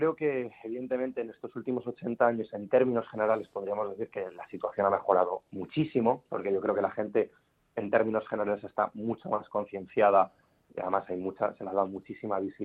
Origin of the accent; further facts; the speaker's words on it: Spain; Yo soy español, ese es mi país del que estoy muy orgulloso, pero tengo una doble identidad evidentemente al ser español y ser judío